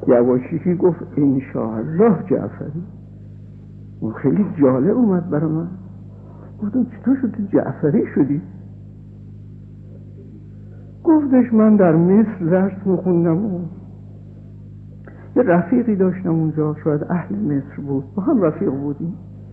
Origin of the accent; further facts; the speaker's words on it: Iran; بعد از من پرسید که اهل کجایی؟ گفتم اهل ایران.